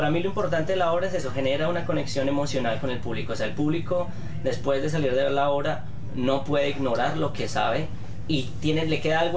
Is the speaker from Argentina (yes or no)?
no; Colombia; cómo yo me siento como colombiano, como compatriota